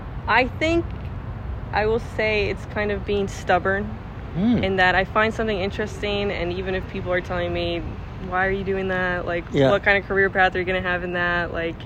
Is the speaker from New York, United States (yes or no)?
no; Pennsylvania, United States; So I grew up in Pennsylvania